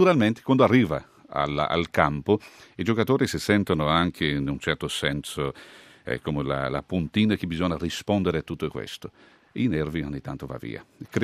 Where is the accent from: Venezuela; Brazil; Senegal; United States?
Brazil; io come tifoso, come brasiliano, tifo anche per l'Italia